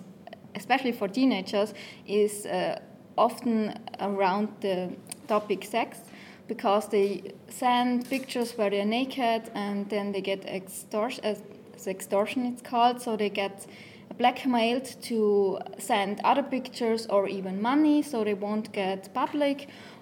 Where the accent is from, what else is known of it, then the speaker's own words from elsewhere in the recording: Innsbruck, Tyrol, Austria; English is a second language; I'm from Innsbruck, Austria.